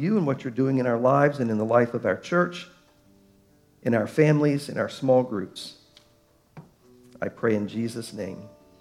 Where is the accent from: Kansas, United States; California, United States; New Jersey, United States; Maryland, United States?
Maryland, United States; Baltimore; I always thought that was cool when I was a little kid growing up on Cortez Road in Baltimore.